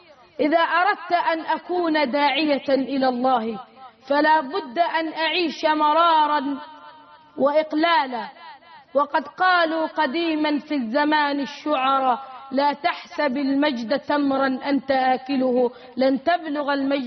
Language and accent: Arabic; Egypt; نحن كأزهريين أو كمصريين.